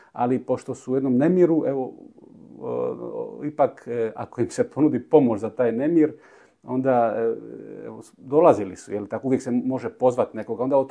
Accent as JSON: {"language": "Croatian", "town": "Split", "region": "Split-Dalmatia County", "country": "Croatia", "tie": "born or raised there", "also_born_or_lived": "North Macedonia", "said": "A rodom sam iz Splita."}